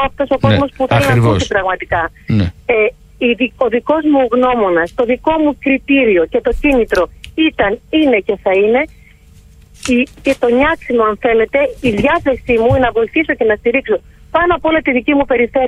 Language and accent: Greek; Corfu, Ionian Islands, Greece; εγώ είμαι Κερκυραία, έχω μεγαλώσει εκεί, οι σχέσεις μου οι ανθρώπινες και όχι μόνο είναι πολύ βαθιές.